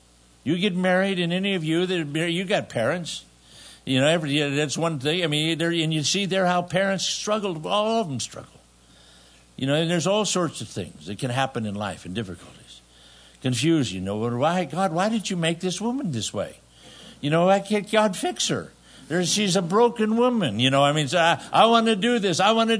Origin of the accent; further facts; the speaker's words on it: California, United States; But I remember, like, I lived in California. I grew up in California.